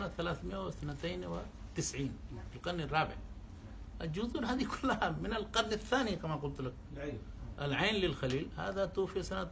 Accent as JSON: {"language": "Arabic", "country": "Saudi Arabia", "said": "عندنا في السعودية"}